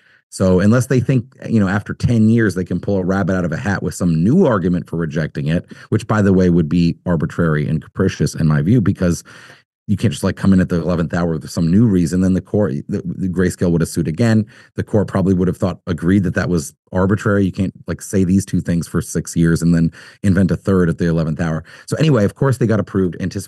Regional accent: United States; I'm obviously a proponent of, as an American, of America being a strong and prosperous and of course, free nation.

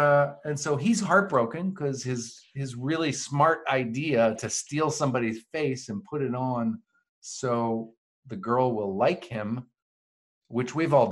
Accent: the South, United States; I think I'm from the South, so I give it a little extra.

